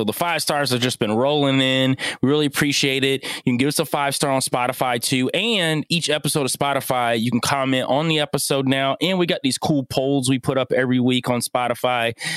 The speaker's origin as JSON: {"language": "English", "region": "Ohio", "country": "United States", "said": "He knows I'm from Ohio, and he's like, screw that Ohio guy, man."}